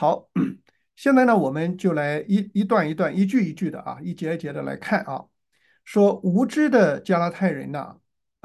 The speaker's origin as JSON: {"language": "Chinese", "country": "China", "said": "所以这里边呢，就按照我们中国人的思维和中国人的语言习惯，就加上去了很多字"}